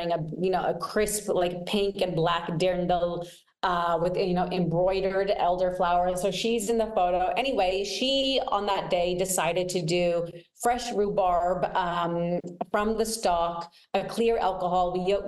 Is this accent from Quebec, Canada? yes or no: yes; Montreal, Quebec, Canada; now in Milan, Italy; because I am Canadian. I'm from Montreal.